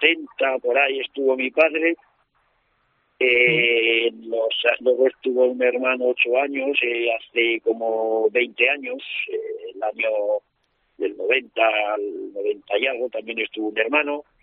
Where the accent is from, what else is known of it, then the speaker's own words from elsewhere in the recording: Salcedillo, Aragon, Spain; Es mi pueblo.